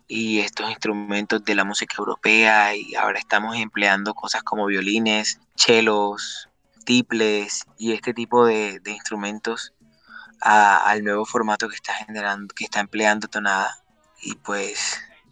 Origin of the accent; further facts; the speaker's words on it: San Salvador, El Salvador; Y ahí en la casa donde yo nací, en San Salvador